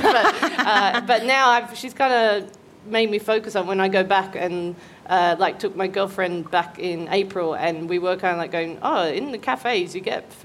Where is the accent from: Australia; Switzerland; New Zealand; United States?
Australia; Newcastle, New South Wales; born or raised there